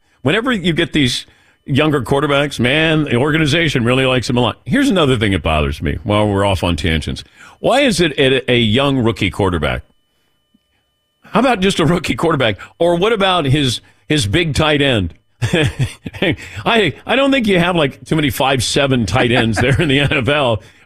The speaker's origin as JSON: {"language": "English", "town": "Cincinnati", "region": "Ohio", "country": "United States", "said": "And don't compare New Haven pizza to Cincinnati's pizza because I'm from Cincinnati."}